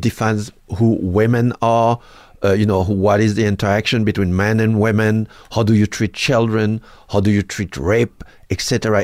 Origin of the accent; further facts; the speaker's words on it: Haiti; So I grew up even in Haiti, from 4 to 8, watching American film.